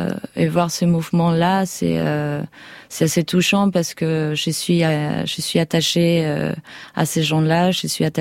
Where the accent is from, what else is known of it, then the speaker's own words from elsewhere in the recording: Argentina; French is a second language; moved away; J'ai quitté l'Argentine dans un moment où l'économie elle était très stable. On avait qu'est-ce qu'on appelait le 1-1. Ça veut dire qu'on avait un peso argentin au niveau de d'un dollar. Donc on avait une vie en Amérique du Sud très agréable.